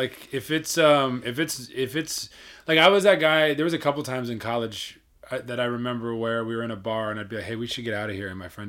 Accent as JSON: {"language": "English", "town": "Springfield", "region": "Missouri", "country": "United States", "tie": "born or raised there", "said": "Well, I grew up in the Ozarks, Southwest Missouri. Springfield is the name of the city. And it's like the Bible Belt, you know? So it's like the buckle of the Bible Belt."}